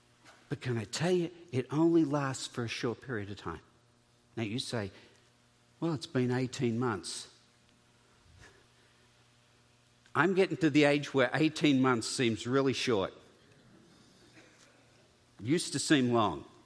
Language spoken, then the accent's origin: English; California, United States; also born or lived in Australia; You see, I'm both a Californian and Australian, and so sun is what I look forward to.